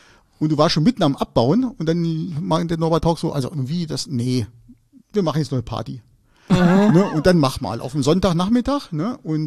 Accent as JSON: {"language": "German", "town": "Hildesheim", "region": "Lower Saxony", "country": "Germany", "said": "ich komme aus Hildesheim"}